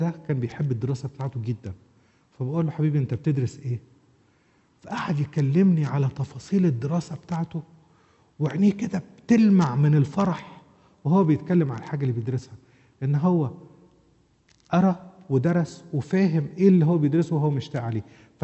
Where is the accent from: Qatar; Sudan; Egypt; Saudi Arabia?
Egypt; ولا بيسموها إيه عندنا في مصر